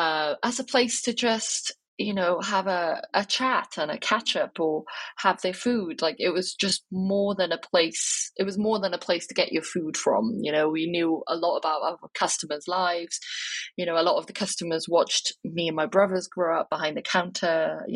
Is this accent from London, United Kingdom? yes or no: no; Wales, United Kingdom; when people would ask me like, oh, where are you from? And then I would say, I'm from Wales.